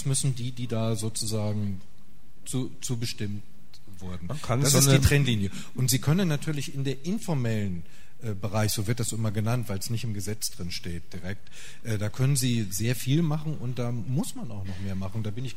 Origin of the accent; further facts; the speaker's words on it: North Rhine-Westphalia, Germany; ich komme ja aus dem Ruhrgebiet